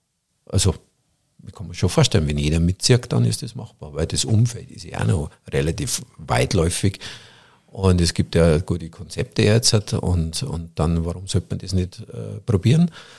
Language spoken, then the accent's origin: German; Bavaria, Germany; bei uns in Bayern